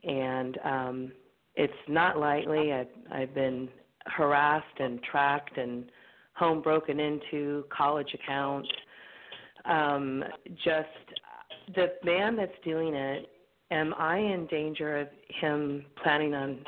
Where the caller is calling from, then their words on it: California, United States; I'm calling from the Monterey Bay area next to Carmel, Monterey, Pebble Beach area.